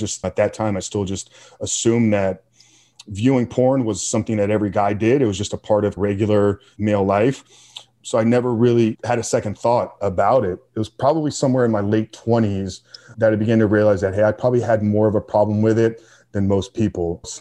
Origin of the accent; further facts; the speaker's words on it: Tampa, Florida, United States; I grew up right here in Tampa, 40, just a half hour from where you're sitting right now.